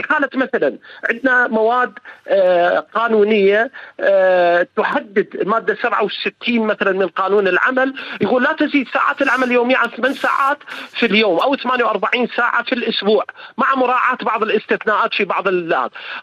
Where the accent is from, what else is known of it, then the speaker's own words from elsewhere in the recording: Iraq; لأن إحنا عندنا بالعراق تختلف قوانين الخدمة المدنية